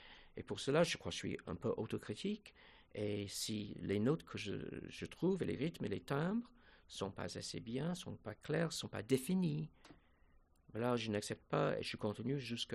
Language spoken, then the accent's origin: French; England, United Kingdom; first language English; French is a second language; Non, je suis un Anglais, je suis un Britannique. C'est mon langage